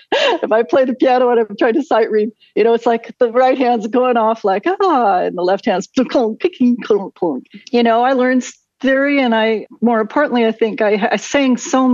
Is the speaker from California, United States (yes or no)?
no; Oregon, United States; it was University of Oregon School of Music, and which is my home state.